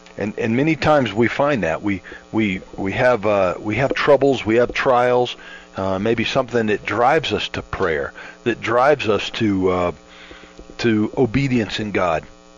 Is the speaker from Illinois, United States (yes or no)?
no; Florida, United States; Growing up in Florida, we're not unfamiliar with hurricanes.